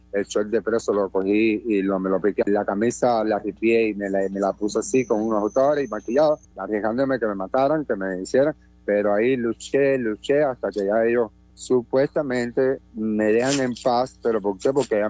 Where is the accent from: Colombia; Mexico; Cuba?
Cuba; luchar por la libertad y la democracia de mi país, Cuba, de mi pueblo